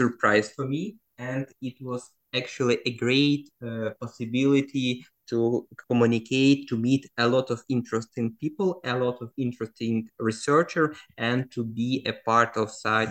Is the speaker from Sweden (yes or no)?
no; Ukraine; English is a second language; from Ukraine. I am a researcher